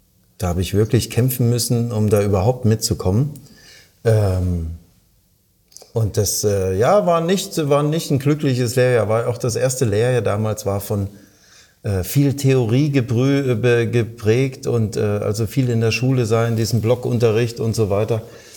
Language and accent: German; Halle, Saxony-Anhalt, Germany; born there; now in Baden-Baden, Germany; ich komme gebürtig aus dem Osten Deutschlands, aus Halle-Saale, und bin dann ins 750 Kilometer entfernte Baden-Baden gegangen